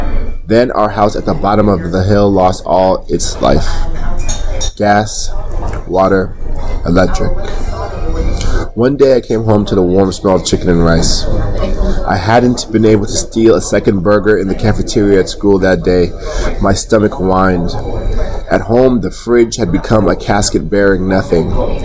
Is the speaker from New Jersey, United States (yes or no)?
no; New York, United States; born there; I was born in America. I was born in New York.